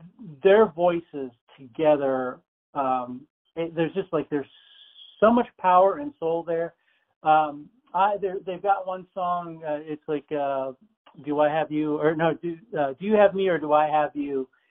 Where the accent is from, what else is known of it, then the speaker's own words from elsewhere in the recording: Tampa, Florida, United States; I grew up in Tampa and got a business degree from the University of South Florida